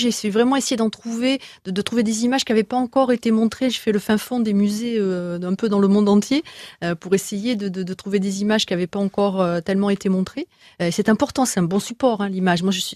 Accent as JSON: {"language": "French", "town": "Talence", "region": "Nouvelle-Aquitaine", "country": "France", "said": "Et je suis de Talence, exactement."}